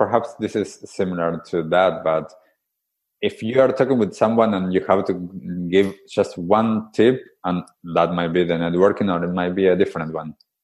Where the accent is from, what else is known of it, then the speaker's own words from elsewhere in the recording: Argentina; English is a second language; also born or lived in United States; now in New Zealand; when I was growing up in Argentina